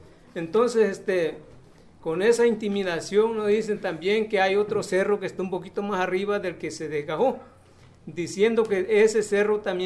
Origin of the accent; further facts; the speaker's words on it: Chiapas, Mexico; Yo soy ciudadano chiapaneco y vivo en la comunidad de Rómulo Calzada, que se conoce como Herradura.